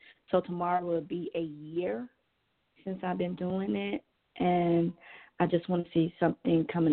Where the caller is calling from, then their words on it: Georgia, United States; I'm calling from Georgia.